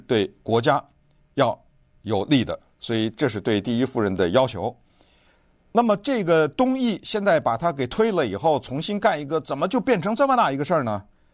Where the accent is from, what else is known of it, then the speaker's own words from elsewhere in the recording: China; 或者是不是我们中国人说这种厢房啊之类的哈。